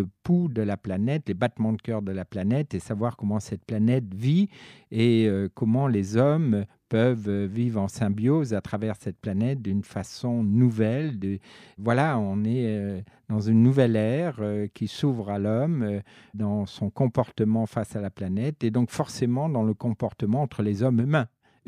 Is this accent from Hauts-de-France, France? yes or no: no; Paris, Île-de-France, France; born there; also born or lived in Africa; Je suis quasiment né en Afrique, je suis né à Paris, mais à 6 mois, j'étais en Afrique, en brousse.